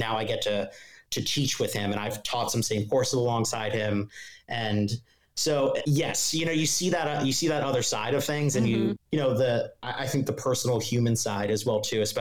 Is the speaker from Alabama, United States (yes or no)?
no; Bethlehem, Pennsylvania, United States; and I grew up in Bethlehem, Pennsylvania, which is about an hour north of Philly.